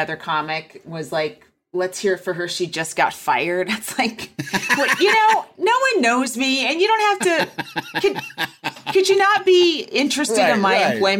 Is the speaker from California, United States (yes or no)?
yes; Walnut Creek, California, United States; I'm from Walnut Creek, California.